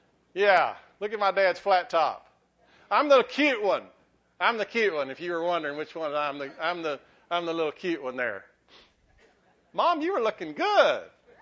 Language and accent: English; Winters, Texas, United States; born there; I was born in Winters, Texas, and they said, yeah, the Winters lizards or something like this. And it's the Winters blizzards. But I was born in Winters. We moved here in about 67, And so I've been here most of my life.